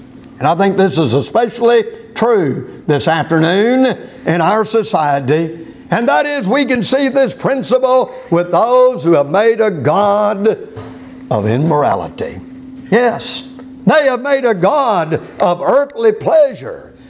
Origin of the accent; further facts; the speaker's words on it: Houston, Texas, United States; in the family that I was brought up in Houston, Texas, as far as I remember, we didn't eat a whole lot of rice